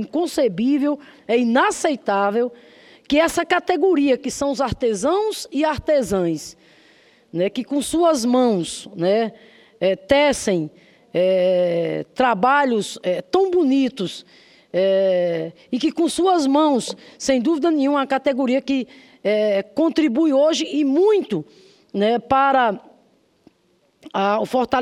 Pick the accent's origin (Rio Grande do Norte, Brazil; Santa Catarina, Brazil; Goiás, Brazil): Rio Grande do Norte, Brazil; Virá uma comitiva lá do meu estado, Rio Grande do Norte